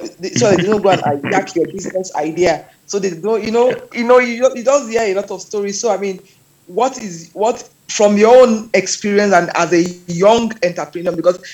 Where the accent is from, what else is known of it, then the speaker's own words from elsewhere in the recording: Nigeria; I'm a Nigerian myself.